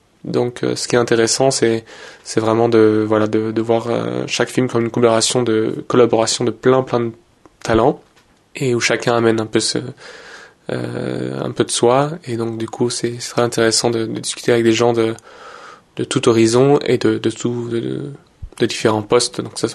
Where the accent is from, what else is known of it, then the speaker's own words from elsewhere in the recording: France; now in Belgium; je suis français mais je vis en Belgique